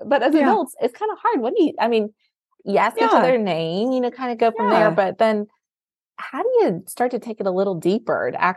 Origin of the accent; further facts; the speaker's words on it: Lexington, Kentucky, United States; also born or lived in Memphis, Tennessee; I remember when I moved, I'd lived in Memphis, Tennessee and moved back to my hometown of Lexington, Kentucky